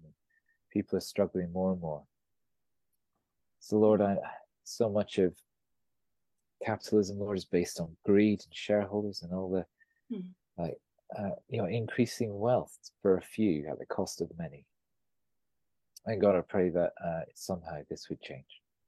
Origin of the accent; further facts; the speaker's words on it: United Kingdom; When we look at other cultures and think, well, glad I'm British.